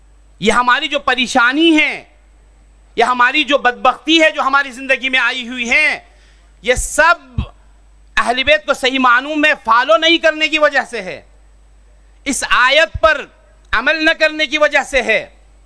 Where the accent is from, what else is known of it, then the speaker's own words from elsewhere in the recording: Skardu, Gilgit-Baltistan, Pakistan; اسکردو سے تعلق ہے میرا،